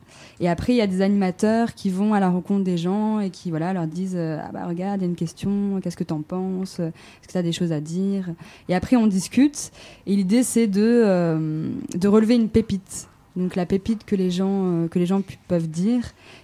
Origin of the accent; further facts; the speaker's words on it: France; je suis française aussi donc je comprends